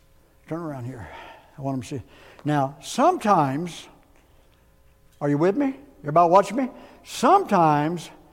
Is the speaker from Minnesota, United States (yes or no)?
no; Missouri, United States; we're from McDonald County and we grew up in Southwest Missouri, and we ain't going to do it.